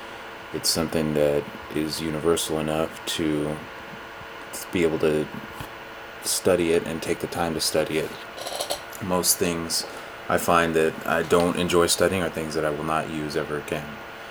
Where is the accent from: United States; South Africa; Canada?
United States; Anaheim, California; also born or lived in Santa Ana; I'm from Anaheim, California. I was born in Santa Ana, California, but raised my whole life no more than 2 miles away from Disneyland.